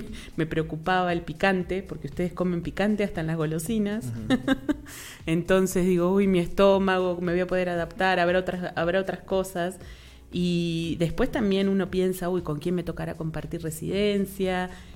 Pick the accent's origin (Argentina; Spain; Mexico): Argentina; Río Gallegos, Santa Cruz; moved away as an adult; also born or lived in Trelew; yo soy nacida en la Patagonia de Argentina, ¿sí? Nací en Trelew, me crié en Río Gallegos, que es una ciudad muy al sur, ¿sí? Casi cayéndonos del mapa de Argentina